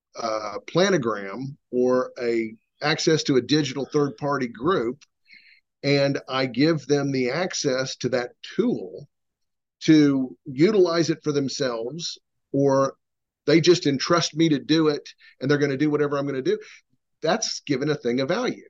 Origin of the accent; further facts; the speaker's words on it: Tulsa, Oklahoma, United States; he was going to my hometown of Tulsa to open a restaurant in the Greenwood District. And for those that have followed the horrible history of my hometown when it comes to race relations